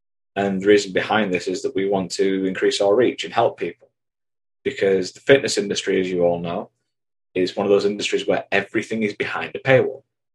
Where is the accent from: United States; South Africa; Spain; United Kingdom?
United Kingdom; England; and then we provide a cup of tea, because we're English, of course, and a biscuit.